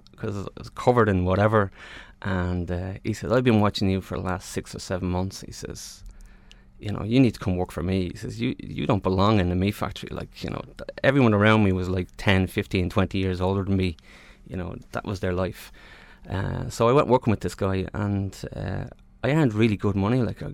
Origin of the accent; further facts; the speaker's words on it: Sligo, Connacht, Ireland; also born or lived in Newcastle; we ended up in Sligo. And there was like six of us. So five boys and one girl.